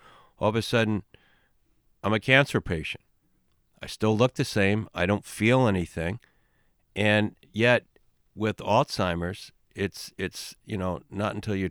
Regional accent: Ireland; But being the Irish guy, and I might have said this before, and I don't mean to repeat my jokes

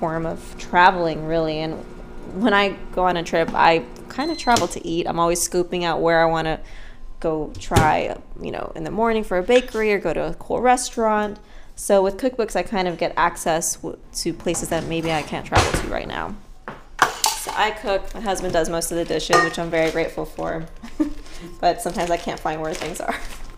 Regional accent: Miami, Florida, United States; I'm from Miami, big family. My mom had her go-tos. My family's Nicaraguan

